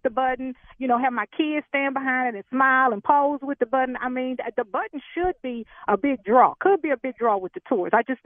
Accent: Texas, United States; And I'm from Texas, so I'm good with cowboy hats with most things.

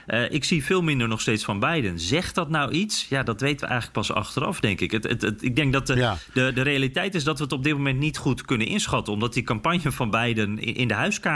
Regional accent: Netherlands; Maar tegelijkertijd denk ik dat wij als Nederlanders toch wel hem eerder zouden denken van, wacht even, waarom is die man beter dan ik?

